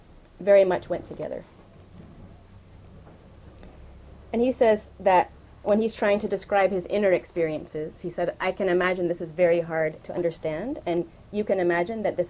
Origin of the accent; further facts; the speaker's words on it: Atlanta, Georgia, United States; There was a civil rights worker in the city where I grew up in Atlanta in the United States who died in the last year.